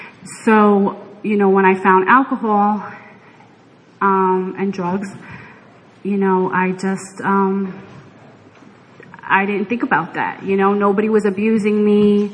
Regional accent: Bronx, New York, United States; I'm from the Bronx. My mother was 16 and my dad was 24 when they got married.

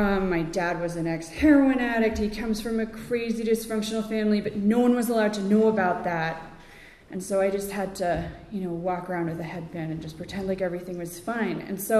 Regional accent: Connecticut, United States; And the household that I grew up in, I grew up in Connecticut, and I grew up here.

